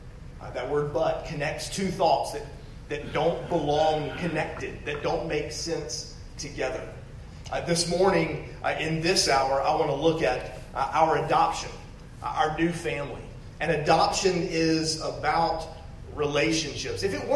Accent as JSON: {"language": "English", "town": "Charleston", "region": "South Carolina", "country": "United States", "tie": "born there", "said": "I was born in Roper Hospital in Charleston, South Carolina."}